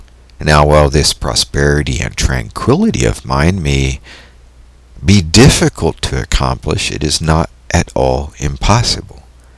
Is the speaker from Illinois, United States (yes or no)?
no; California, United States; Alrighty, so now that I'm back from Nevada and in my home state of California, it's all back to working the big switchboard